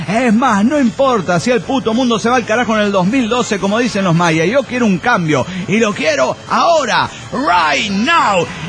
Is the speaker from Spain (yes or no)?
no; Oaxaca, Mexico; de Oaxaca, México.